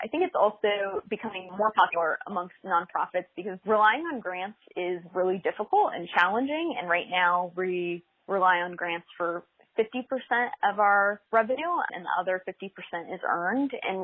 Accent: California, United States; Replay is so important to me because I grew up in Central Valley. And so in Central Valley, there's a lot of farming.

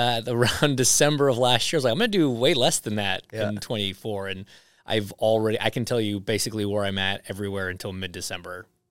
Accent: Markham, Ontario, Canada; So, yeah, I grew up, I was born and raised in Markham.

